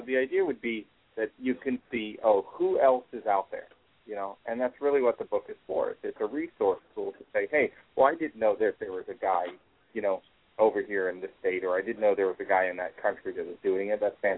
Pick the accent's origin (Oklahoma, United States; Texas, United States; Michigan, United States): Oklahoma, United States; You know, I'm from Oklahoma, so, you know, there's not much there to do for him.